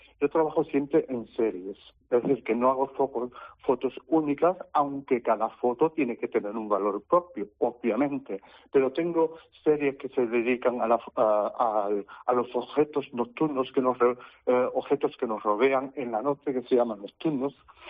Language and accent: Spanish; Germany; now in Spain; yo soy nacido en Alemania y he vivido casi toda mi vida en Alemania hace digamos, 3 años que me he afincado aquí en las cercanías de Huelva, pero siempre he estado en contacto, por ser mi padre emigrante español de primera hora, mi madre es alemana